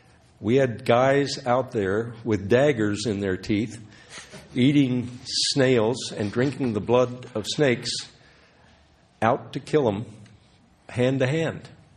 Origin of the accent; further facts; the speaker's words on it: Kansas, United States; And I heard it growing up in Kansas.